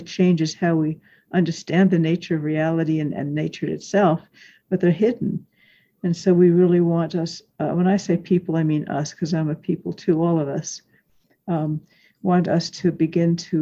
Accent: Cambridge, East of England, United Kingdom; born there; my father went to the University of Cambridge. And that's where I was born.

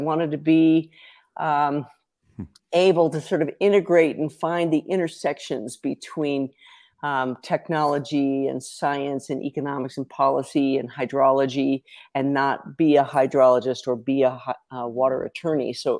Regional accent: Denver, Colorado, United States; You know, I grew up in Colorado. I'm a native, and I was born and raised in Denver and spent most of my summers and weekends in Aspen

